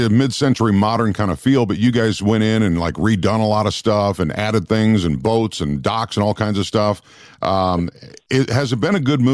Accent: Minnesota, United States; I grew up in Minnesota, and we would always go up north to various resorts.

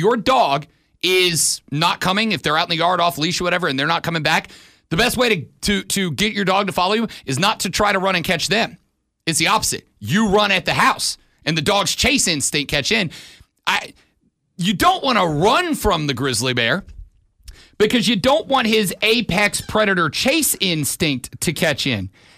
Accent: Florida, United States; I grew up around black bears. I'm down from Florida. It's all pine down there, big black bear territory.

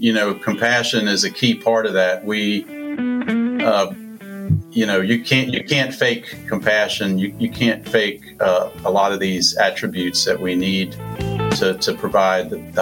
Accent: New Orleans, Louisiana, United States; I attribute my personality and most of my talents to my parents and my family and the way I was raised back in New Orleans.

